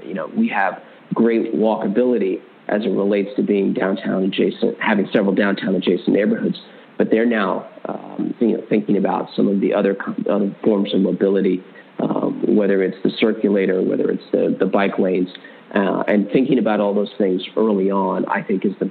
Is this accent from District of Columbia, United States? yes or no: yes; Washington, District of Columbia, United States; growing up in Washington, D.C., and really believing in this region